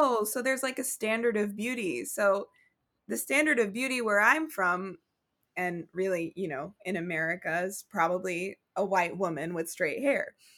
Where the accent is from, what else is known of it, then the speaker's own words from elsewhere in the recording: Oklahoma, United States; I grew up in Oklahoma though.